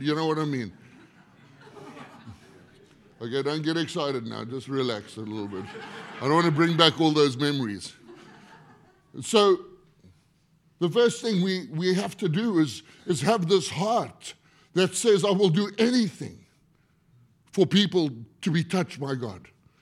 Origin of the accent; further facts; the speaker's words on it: South Africa; I come from South Africa.